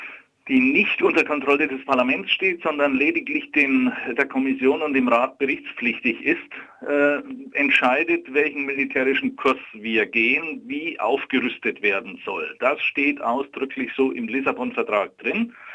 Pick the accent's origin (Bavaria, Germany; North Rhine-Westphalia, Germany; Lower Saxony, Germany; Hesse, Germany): Bavaria, Germany; wie man bei uns in Franken sagt